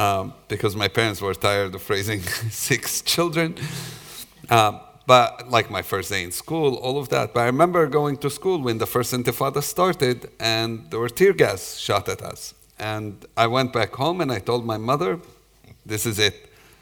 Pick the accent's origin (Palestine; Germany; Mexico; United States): Palestine; Jerusalem, East Jerusalem; I'm from Jerusalem, grew up in East Jerusalem, Palestinian. And to grow up in East Jerusalem in the 80s, when I grew up